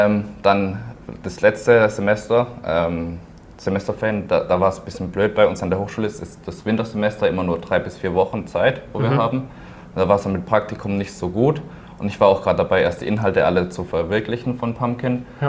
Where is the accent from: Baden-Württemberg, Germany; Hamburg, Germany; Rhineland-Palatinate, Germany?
Baden-Württemberg, Germany; Pforzheim; Also ich komme auch aus Pforzheim, bin dort geboren, war dort auf einem Wirtschaftsgymnasium